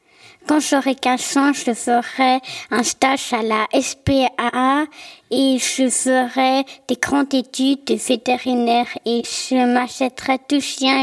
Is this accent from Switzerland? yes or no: yes; Switzerland; j'ai 10 ans. Je suis suisse et je parle un peu portugais et allemand.